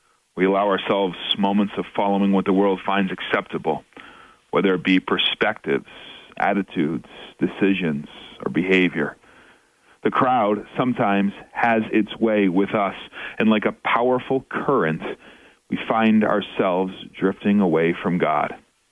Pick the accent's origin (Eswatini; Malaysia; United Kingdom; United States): United States; New York; also born or lived in St. Louis / Minneapolis / St. Paul / Michigan; now in Chicago, United States; Since growing up in New York, life and the Lord's leading has led me to be a resident of a number of different geographic areas.